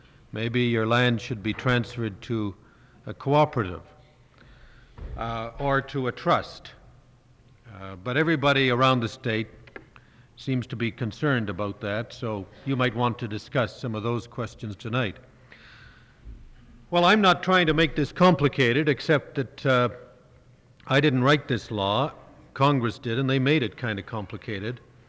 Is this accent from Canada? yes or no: yes; Canada; I'm from Canada